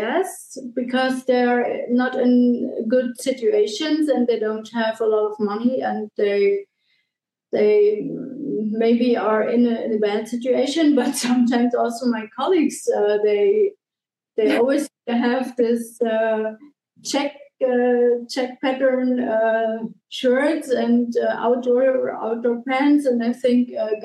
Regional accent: Germany; now in Switzerland; from Germany. There are a lot of people

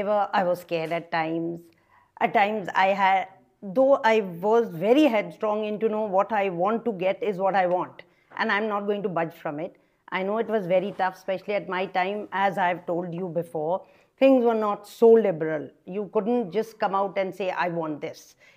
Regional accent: Kolkata, West Bengal, India; I'm from Calcutta. I played basketball there.

